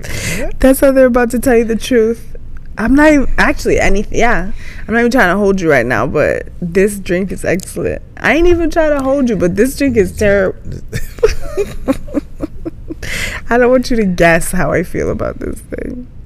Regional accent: Canada; a lot of countries in the world have colored money, and I'm Canadian, so I'm used to seeing this.

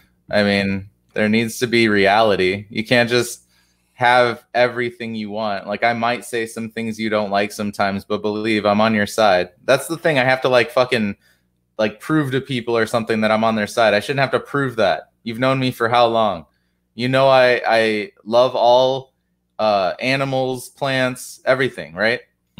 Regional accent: Urbana, Illinois, United States; we had these debates in my hometown Urbana a lot.

